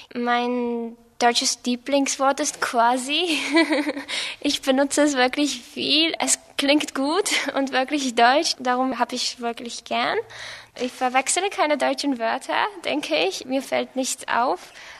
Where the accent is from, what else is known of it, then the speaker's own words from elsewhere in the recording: Yerevan, Armenia; German is a second language; Ich komme aus Armenien, Jerewan. Ich bin 16 Jahre alt.